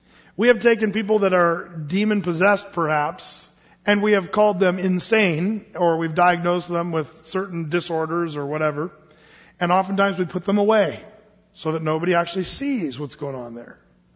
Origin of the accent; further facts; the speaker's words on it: California, United States; born there; I was born in California